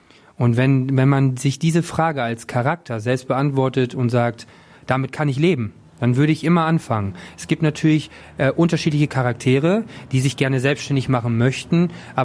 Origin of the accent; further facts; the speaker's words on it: Lübbecke, North Rhine-Westphalia, Germany; now in Düsseldorf, Germany; ja, wo kommst du her? Lübeck? Lübbecke. Wo ist das denn? Ja, Kreis Minn-Lübbecke.